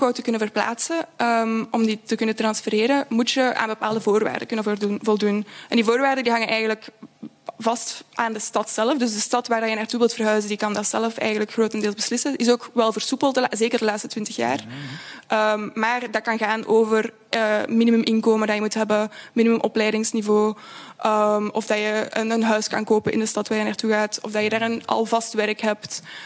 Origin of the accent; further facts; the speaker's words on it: Leuven, Flemish Brabant, Belgium; Ik ben van Leuven.